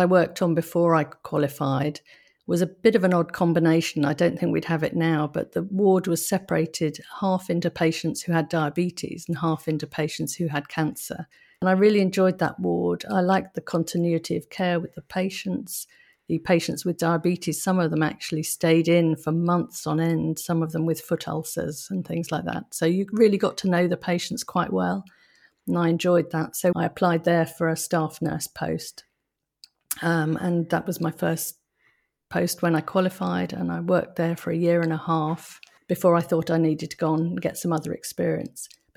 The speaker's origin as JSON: {"language": "English", "region": "South East England", "country": "United Kingdom", "tie": "born or raised there", "said": "I was brought up in Kent"}